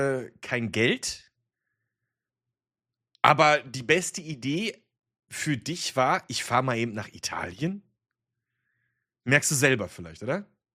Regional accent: Germany; ich komme selber aus Deutschland

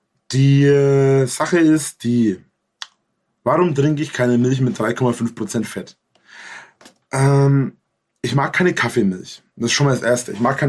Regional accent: Bavaria, Germany; Der Witz ist, bei uns in Franken, in Bayern, heißen die Dinger Pfannkuchen.

